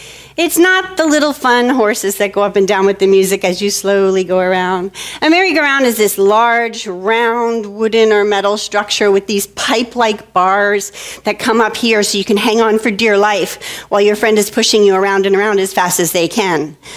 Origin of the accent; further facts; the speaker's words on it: North Bergen, New Jersey, United States; Well, I grew up in North Bergen, New Jersey. It was a very urban community right across the river from New York City